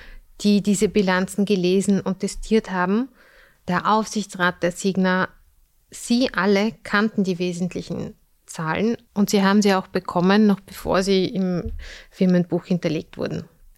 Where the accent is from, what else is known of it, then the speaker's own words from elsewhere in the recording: Austria; weil die Strafen bei uns in Österreich zumindest für einen Milliardenkonzern jetzt auch nicht so hoch sind.